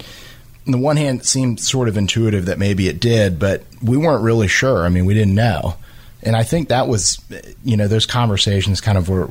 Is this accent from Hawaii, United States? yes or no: no; Louisiana, United States; I grew up in South Louisiana